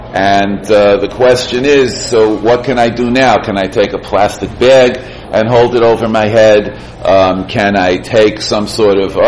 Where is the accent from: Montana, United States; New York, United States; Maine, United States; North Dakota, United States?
New York, United States; But, you know, as a kid growing up, a lot of the places in New York did not have Erevin